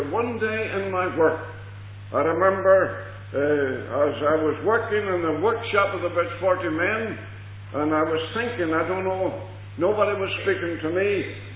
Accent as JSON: {"language": "English", "town": "Lurgan", "region": "Northern Ireland", "country": "United Kingdom", "tie": "born there", "said": "I was born in Lurgan of parents that were very religious. And according to the religion, the Church of Ireland, I was baptized when I was only 8 days old."}